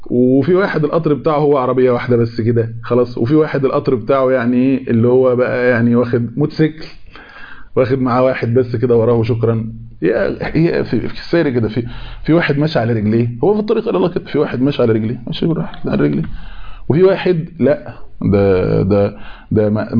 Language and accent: Arabic; Egypt; في واحد عنده قطار بقى زي السبنسة كده عندنا في مصر